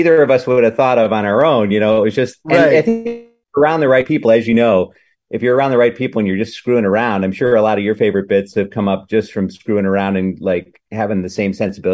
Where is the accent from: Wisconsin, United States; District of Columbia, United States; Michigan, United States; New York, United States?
Wisconsin, United States; Madison; now in Chicago, United States; And then I went off to Chicago after a couple years in Madison, which is my hometown anyway, and started doing improv there at I.O. and took class at Second City